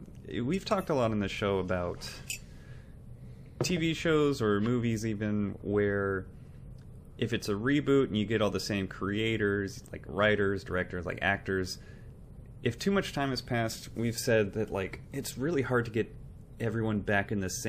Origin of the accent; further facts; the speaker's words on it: Texas, United States; we grew up in Texas, and these are just my parents and my friend's parents.